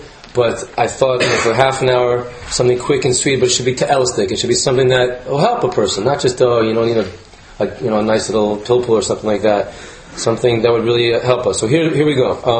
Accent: United States; See now, I'm American, sorry about that.

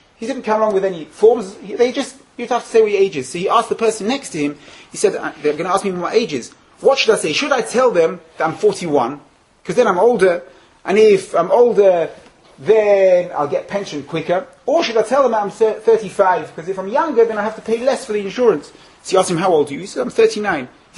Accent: Israel; I come from Eretz Yisrael, and people ask me, what do you have to say?

